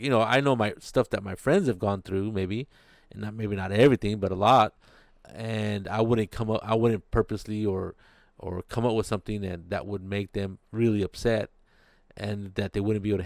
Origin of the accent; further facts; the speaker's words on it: California, United States; Well, it's my hometown. Well, my home area. I grew up in Monterey County, and so that's where I set the loop.